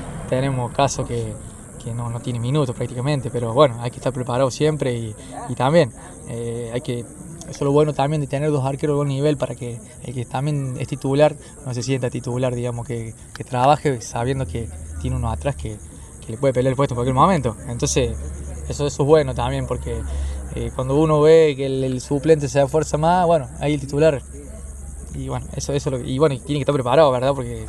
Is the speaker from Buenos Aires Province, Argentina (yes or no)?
no; Almafuerte, Córdoba, Argentina; Soy oriundo de Almafuerte. Bueno, la mayoría de mi, digamos, de mi fútbol infantil, de mis años, fue en Atlético Almafuerte, después en San Agustín.